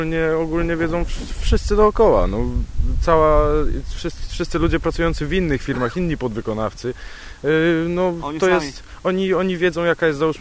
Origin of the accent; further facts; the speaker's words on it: Świnoujście, West Pomeranian Voivodeship, Poland; My akurat jesteśmy ze Świnoujścia